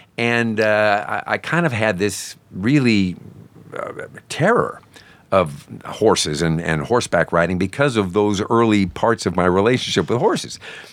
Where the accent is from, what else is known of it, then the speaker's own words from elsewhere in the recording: California, United States; But I'm born and raised in California, mm-hmm. so that's as far west as you can get, unless you're talking Hawaii.